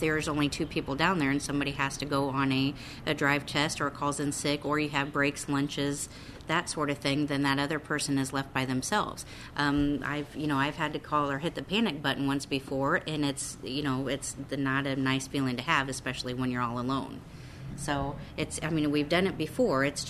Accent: Illinois, United States; now in Weaver, United States; I am from Illinois, but I moved over to Iowa about 20 years ago.

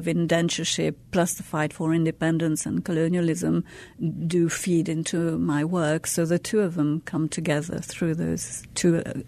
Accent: Mauritius; coming from Mauritius, which is

